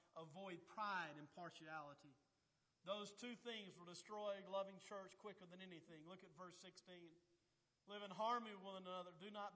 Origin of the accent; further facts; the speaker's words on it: Birmingham, Alabama, United States; Growing up in Birmingham, Alabama, it seemed like that every Saturday and Sunday for about 8 months out of the year, we'd go out door knocking.